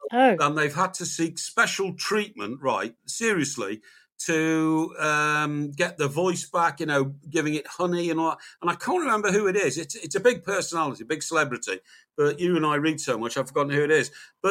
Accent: Chester, North West England, United Kingdom; When I grew up in Chester, we had streets there

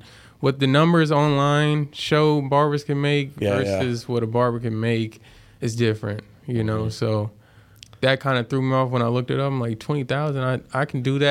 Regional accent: Minneapolis, Minnesota, United States; South Minneapolis.

